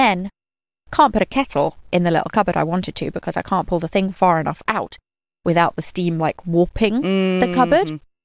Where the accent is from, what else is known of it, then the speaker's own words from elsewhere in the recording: United Kingdom; I think as many a British person, I am well aware of Charles Bronson